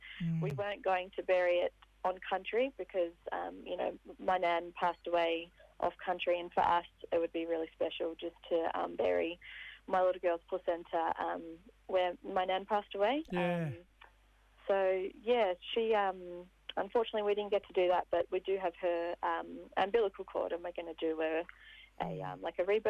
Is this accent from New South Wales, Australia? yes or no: yes; New South Wales, Australia; I'm a Wiradjuri woman from Wiradjuri country, and I was born on Gammeraygal country.